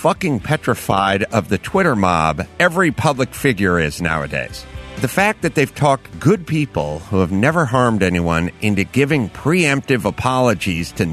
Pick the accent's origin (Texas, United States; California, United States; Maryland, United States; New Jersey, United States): California, United States; I'm a San Fernando Valley guy. I grew up in San Fernando Valley. I played football at for the Sun Valley Falcons.